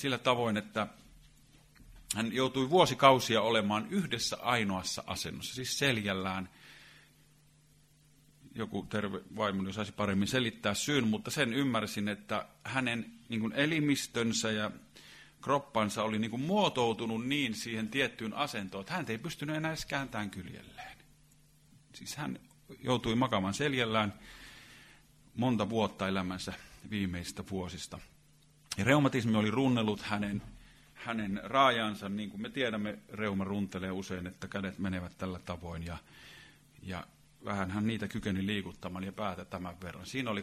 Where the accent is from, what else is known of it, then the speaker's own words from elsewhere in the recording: Savonlinna, South Savo, Finland; kun kävimme Savonlinnassa kotipuolessa vaimoni kanssa